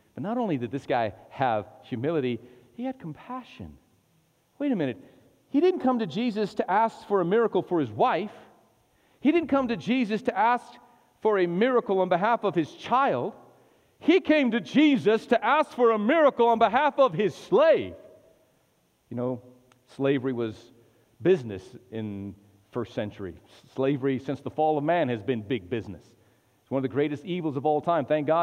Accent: Albuquerque, New Mexico, United States; I was raised in New Mexico. I wake up every day and go to school. And I went to Manzano High School and, you know, it was at the in the northeast heights of the city of Albuquerque

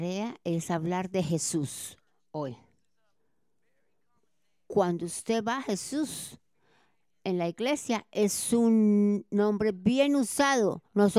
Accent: Bogotá, Colombia; born there; Yo nací en Bogotá, Colombia. Si usted escucha un poquito de acento, es porque es un acento del sur.

